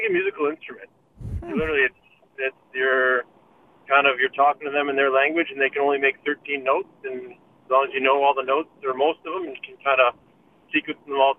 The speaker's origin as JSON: {"language": "English", "town": "Saskatoon", "region": "Saskatchewan", "country": "Canada", "said": "I'm from Saskatoon"}